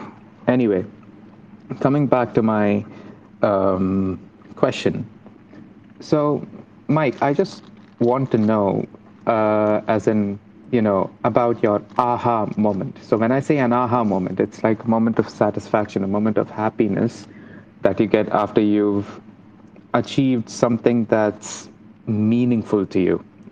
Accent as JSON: {"language": "English", "country": "India", "moved": "as an adult", "said": "I'm an international student, I'm from India"}